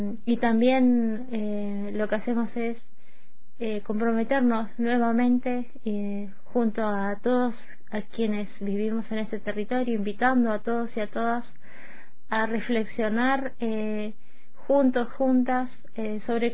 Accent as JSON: {"language": "Spanish", "region": "Neuquén", "country": "Argentina", "said": "yo soy de acá de Neuquén Capital, del territorio mapuche"}